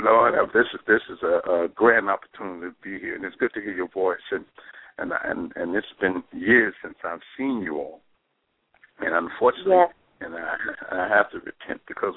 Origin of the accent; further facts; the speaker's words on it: Chicago, Illinois, United States; Well, I'm originally from, I was born and raised in Chicago. I spent 40 years in Chicago, raised there